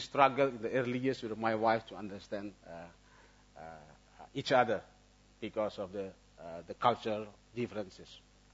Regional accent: Indonesia; English is a second language; I'm coming from Indonesia. Indonesia is a big land, and we call that from Sabang to Merauke, from Sangir Talaut to Roti or Rote Islands.

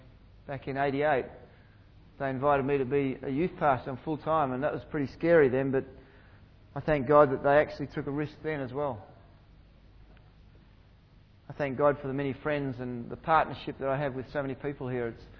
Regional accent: Harvey, Western Australia, Australia; now in Perth, Australia; and I'm from Harvey.

